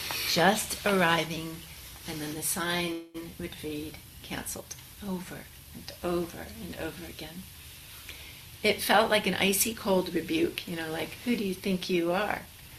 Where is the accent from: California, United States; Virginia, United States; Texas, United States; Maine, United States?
California, United States; But I'm from California. What do I know about cinnamon bun skies?